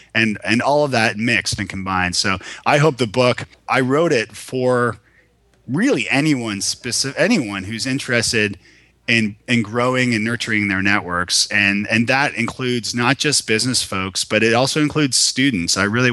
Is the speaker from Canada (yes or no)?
yes; Toronto, Ontario, Canada; now in Nashville, United States; I'm from Toronto originally. So from moving to Nashville, where I didn't know a soul